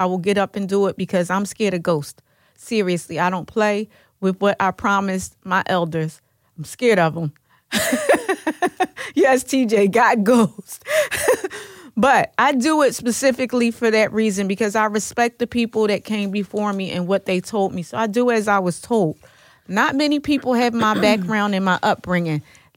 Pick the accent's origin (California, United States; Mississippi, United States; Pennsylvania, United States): Pennsylvania, United States; Philadelphia; I'm from North Philly. I live in West Philly.